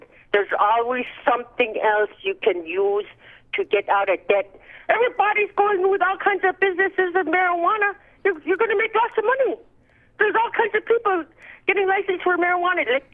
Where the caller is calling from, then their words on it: Nulato, Alaska, United States; from Nulato.